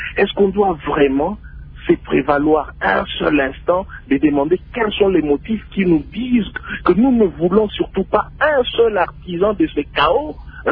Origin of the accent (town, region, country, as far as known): DR Congo